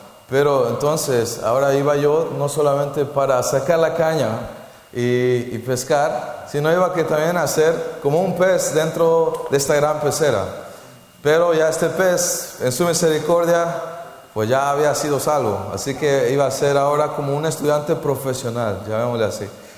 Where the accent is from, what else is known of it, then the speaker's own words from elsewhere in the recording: Mexico; now in Lisbon, Portugal; Vengo originalmente de México y estoy ahora viviendo en Lisboa, Portugal.